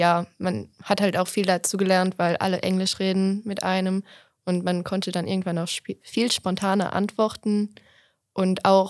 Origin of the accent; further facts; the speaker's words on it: Weywertz, Wallonia, Belgium; Ich komme auch aus Weiwurz und ich gehe auch auf der BIP zur Schule, also in Büllingen.